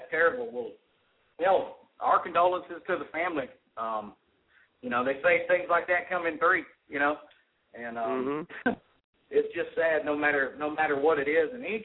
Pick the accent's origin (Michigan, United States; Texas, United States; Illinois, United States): Texas, United States; We're American, and we're Texan.